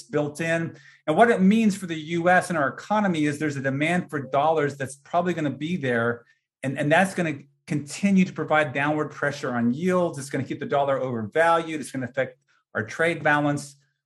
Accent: United States; But the flip side of that is the dollar is the dominant currency. As an American, I love that.

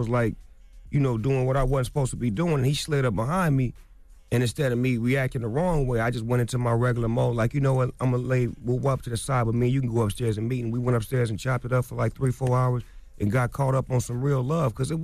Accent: West Coast, United States; I'm from the West Coast. It comes with the rules and regulations of the game.

